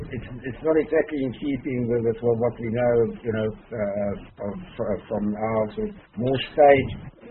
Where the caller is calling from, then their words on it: Ra'anana, Central District, Israel; From Ranana.